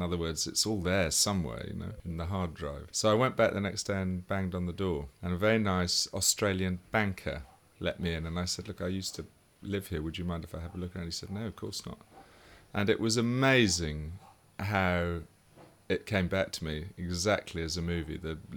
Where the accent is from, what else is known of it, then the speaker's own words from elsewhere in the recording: Oxford, South East England, United Kingdom; born there; also born or lived in Singapore; I was born in Oxford.